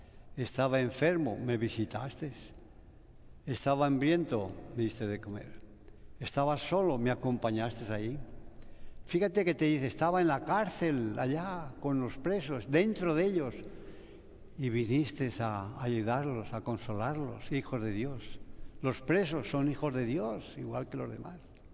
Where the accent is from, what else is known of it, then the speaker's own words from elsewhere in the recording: Spain; yo soy de España, y allá en España el 100% íbamos a misa.